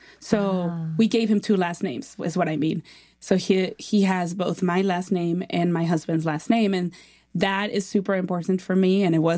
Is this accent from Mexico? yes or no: yes; Mexico; English is a second language; now in United States; When I grew up in Mexico, we have a huge family.